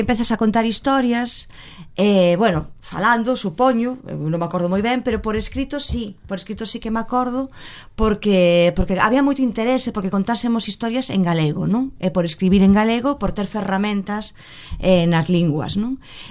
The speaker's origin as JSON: {"language": "Galician", "town": "Maniños", "region": "Galicia", "country": "Spain", "said": "Non, eu son de Maniños."}